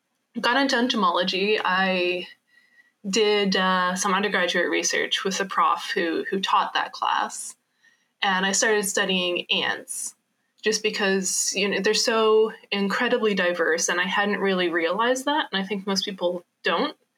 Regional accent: Alberta, Canada; I grew up in Alberta, of course.

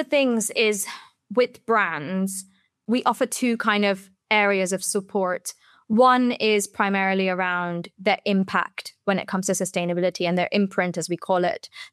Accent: India; also born or lived in Singapore; now in Europe; I grew up in India and Singapore where, you know, you have this whole use and dispose mentality when it comes to fashion

